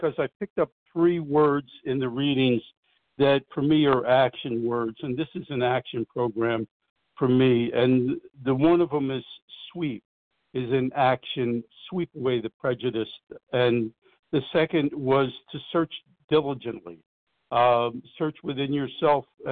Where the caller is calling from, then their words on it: New Jersey, United States; from New Jersey.